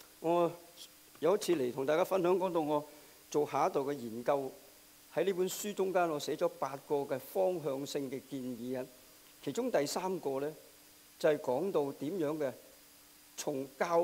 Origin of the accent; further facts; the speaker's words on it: China; 这个呢是由内到外，由我们中国人或者是中国大陆出来所讲的说话